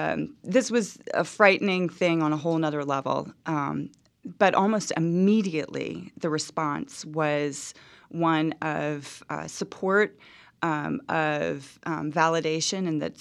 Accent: New Orleans, Louisiana, United States; I grew up in New Orleans, which is an alcohol culture. So that was just always around.

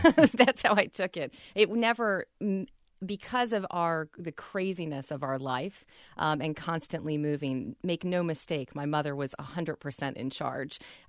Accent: Rochester, New York, United States; I've always loved companies, even from when I was a little girl growing up in Rochester.

